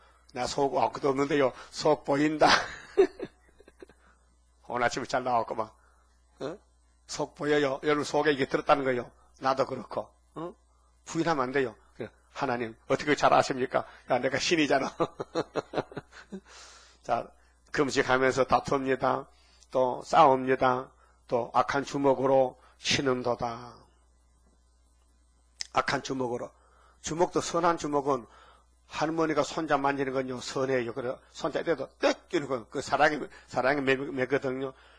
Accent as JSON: {"language": "Korean", "town": "Uiseong", "region": "North Gyeongsang", "country": "South Korea", "said": "다 우리 고향 사람들이거든요. 최진주는 점성 사람, 난 의성 사람이고 김학교는 의성 사람 같이 우리 같은 면에 다 있는 사람이에요."}